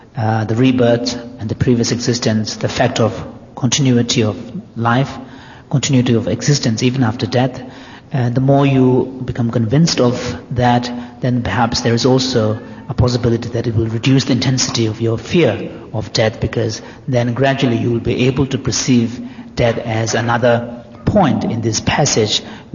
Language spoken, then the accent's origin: English; Tibet, China; In my own case, when I grew up in Tibet